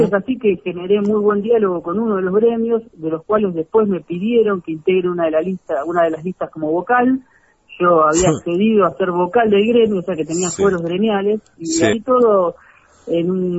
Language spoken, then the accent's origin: Spanish; Ushuaia, Tierra del Fuego, Argentina; also born or lived in Buenos Aires; yo me fui a estudiar a Buenos Aires, yo soy de acá de Ushuaia, uh-huh. Me fui a estudiar a Buenos Aires, cuando finalicé mis estudios volví